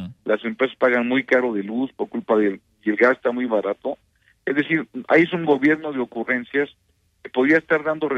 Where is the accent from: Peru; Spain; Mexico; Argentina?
Mexico; es un tema que somos mexicanos todos, y que todos queremos un mejor México para todos